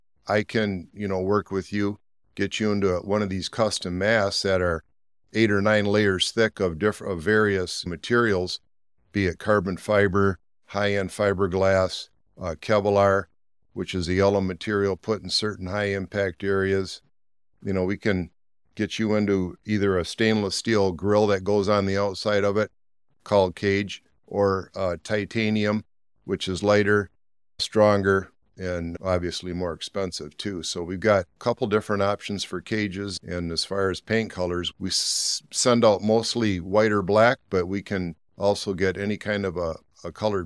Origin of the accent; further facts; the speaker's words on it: Port Huron, Michigan, United States; From Port Huron.